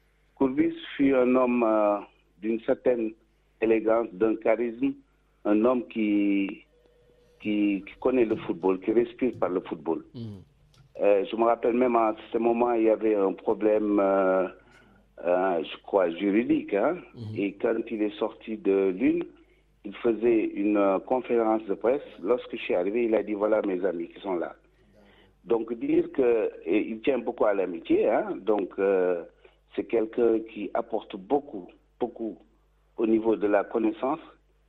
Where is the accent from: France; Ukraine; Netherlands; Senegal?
Senegal; moved away; moi, je vivais à Bordeaux et Roger, il était là. Donc, on a grandi ensemble au Sénégal. Il me dit, fais tout pour me rejoindre. C'est pour ça que je suis venu à Toulon.